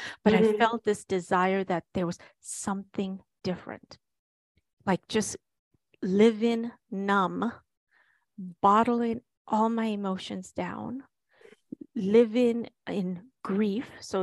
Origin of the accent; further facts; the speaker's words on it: Kenya; moved away as an adult; now in United States; I was born and raised in Kenya. My mother passed away when I was three. I was raised by a Kenyan woman. My father is Kenyan. I moved to the States when I was 18.